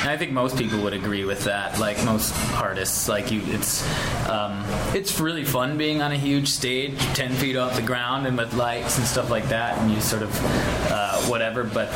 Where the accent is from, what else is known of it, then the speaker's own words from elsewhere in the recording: Chicago, Illinois, United States; But I love Philly. I don't know. Like, I'm from Chicago.